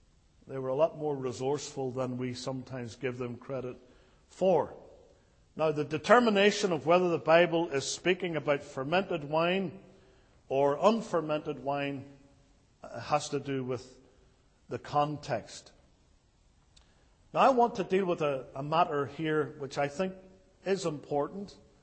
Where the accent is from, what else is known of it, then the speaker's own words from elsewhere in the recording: United Kingdom; But for me, growing up in the United Kingdom, cider is not like that.